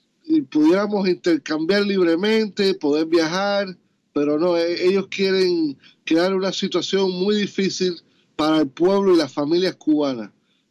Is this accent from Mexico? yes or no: no; United States; born there; aquí en Estados Unidos? País donde yo nací, de mis padres cubanos que vinieron a este país.